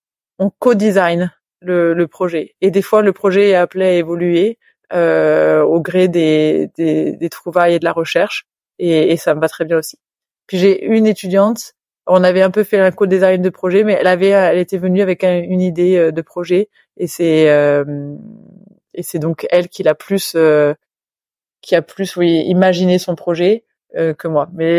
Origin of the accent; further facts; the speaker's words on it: France; French is a second language; vu que je suis française